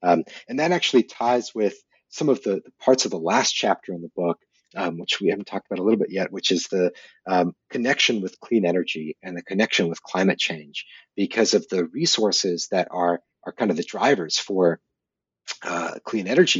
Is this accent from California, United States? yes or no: yes; San Diego, California, United States; my local bookstore back where I grew up in San Diego called Warwick's.